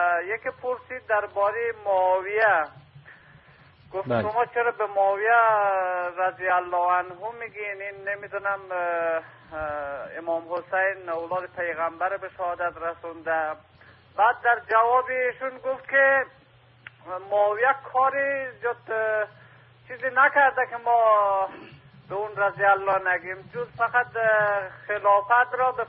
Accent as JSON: {"language": "Persian", "country": "Afghanistan", "said": "دوماً ما اهل افغانستان هستیم."}